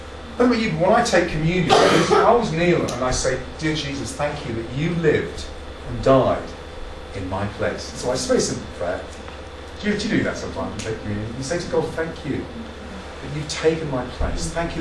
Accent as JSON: {"language": "English", "region": "East of England", "country": "United Kingdom", "said": "I'm from Hertfordshire."}